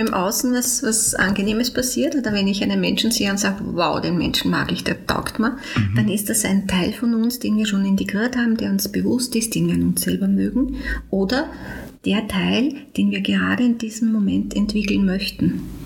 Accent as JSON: {"language": "German", "town": "Linz", "region": "Upper Austria", "country": "Austria", "lives_now": "Vienna, Austria", "said": "Ich bin ursprünglich Linzerin, bin schon seit 1988 in Wien"}